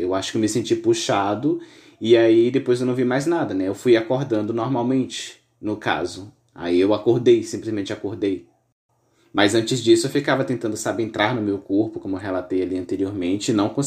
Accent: Northeast Region, Brazil; era lá no Nordeste, porque eu sou nordestino, né? O sol tende a ser muito forte, digamos assim, principalmente na parte da tarde, né? Praticamente onde eu moro não tem inverno

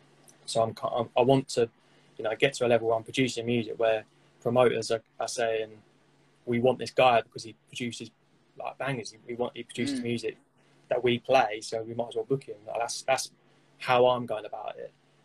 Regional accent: Chelmsford, East of England, United Kingdom; In Chelmsford, my hometown

